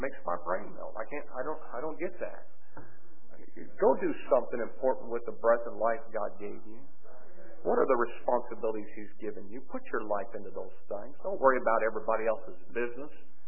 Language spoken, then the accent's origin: English; Jasonville, Indiana, United States; I said, I'm from Jasonville, Indiana, and I don't want anybody to know where that's at.